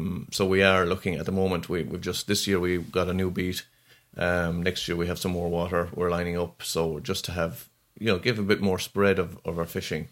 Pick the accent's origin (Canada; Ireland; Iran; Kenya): Ireland; As Irish, we've traveled all over the world, but Guinness doesn't travel.